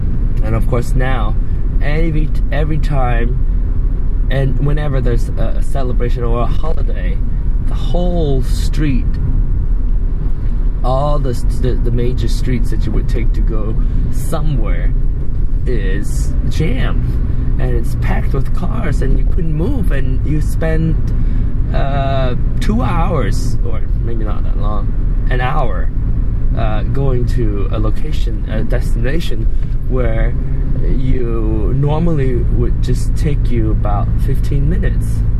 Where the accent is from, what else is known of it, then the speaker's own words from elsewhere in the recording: Penang, Malaysia; my hometown in Penang, Malaysia.